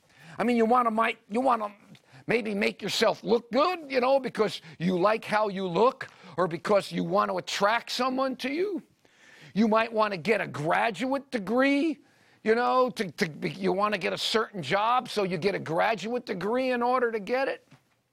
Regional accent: United States; Okay, Americans. I'm an American. I live in America.

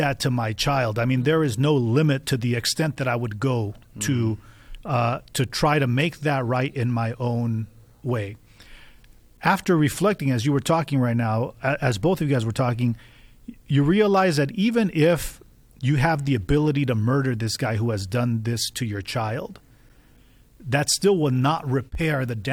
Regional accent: East Lansing, Michigan, United States; because I'm from East Lansing, Michigan, and we send a lot of gymnasts, you know, into to the Olympics

